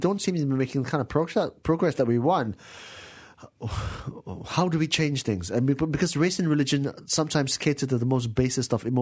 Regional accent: Malaysia; What I understand as a Malaysian is that Malaysians are subject to two justice systems.

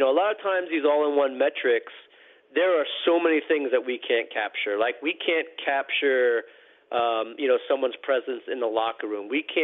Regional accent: Queens, New York, United States; But yeah, I mean, growing up in Queens, my team was the New York Knicks.

